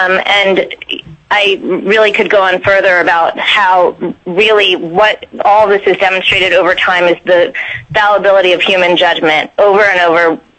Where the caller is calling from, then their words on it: Vermont, United States; I'm calling from Vermont.